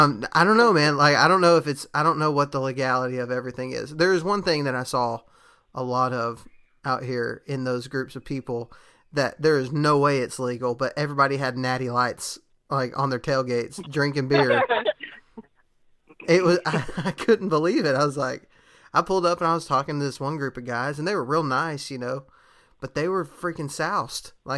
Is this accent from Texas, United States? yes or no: yes; Texas, United States; They have these trucks with seats on top of them, which I'm from Texas, and that's a thing there.